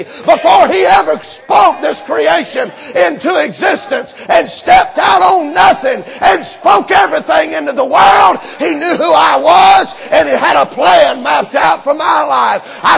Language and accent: English; Sumter, South Carolina, United States; born there; I was born in Sumter, South Carolina, bless God.